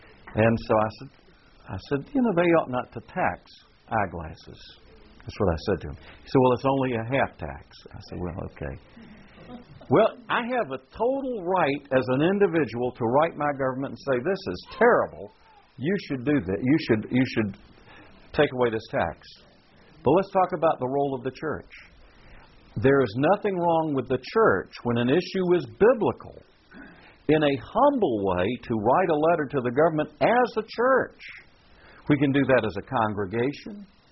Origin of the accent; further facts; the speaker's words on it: United States; I'm an American. I have to confess it.